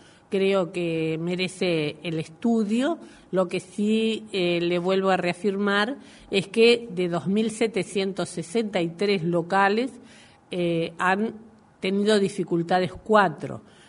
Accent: Uruguay; Lo que sí debemos, como uruguayos, trabajando por un solo Uruguay

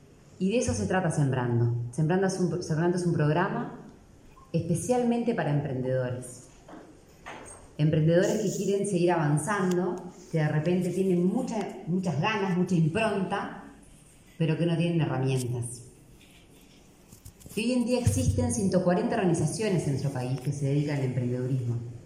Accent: Uruguay; Un área que en nuestra cultura, como uruguayos, es tan importante seguir afianzando.

